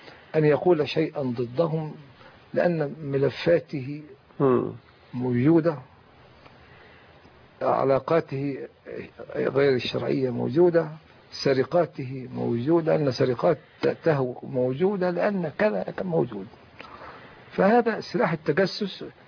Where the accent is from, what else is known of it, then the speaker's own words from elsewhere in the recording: El Mahalla El Kubra, Gharbia, Egypt; في مدينتي البسيطة المتواضعة المحلة الكبرى